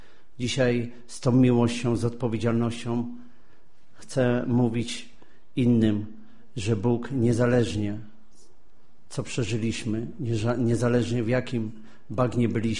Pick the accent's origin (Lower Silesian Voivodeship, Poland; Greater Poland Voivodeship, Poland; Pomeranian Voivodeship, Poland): Lower Silesian Voivodeship, Poland; Pochodzę z Dolnego Śląska, z wielodzietnej rodziny, w której był alkohol.